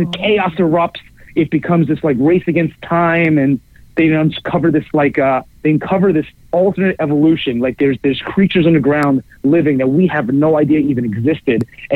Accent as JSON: {"language": "English", "town": "New York City", "region": "New York", "country": "United States", "tie": "born or raised there", "said": "So I was always obsessed with that idea of growing up in New York and taking the subways and commuting to work all the time."}